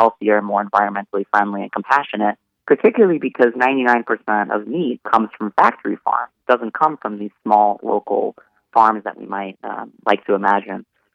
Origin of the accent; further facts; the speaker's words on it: Staten Island, New York, United States; But I know my parents, you know, growing up in Staten Island